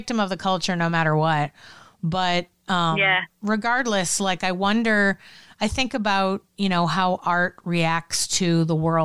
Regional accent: Boston, Massachusetts, United States; I mean, I'm from Boston originally, and I don't know if you know anything about Boston, but the motto is, you think you're better than me?

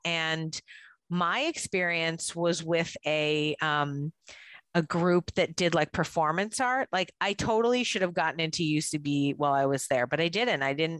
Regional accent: Boston, Massachusetts, United States; Where I'm from Boston originally, so I understand when crowds of people yell at you, go away

